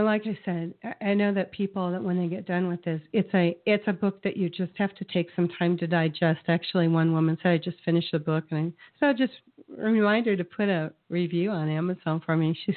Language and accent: English; United States; As an American, as a flight attendant, as an airline professional, I'm embarrassed that those people are even allowed to speak.